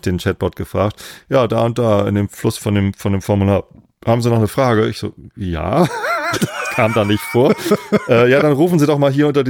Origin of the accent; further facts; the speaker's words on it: Lower Saxony, Germany; aber natürlich nicht als Niedersachse.